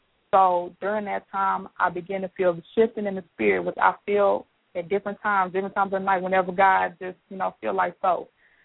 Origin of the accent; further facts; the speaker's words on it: Marianna, Arkansas, United States; I'm from Arkansas. I'm from a little town in Arkansas called Marianna. It's about an hour from Memphis.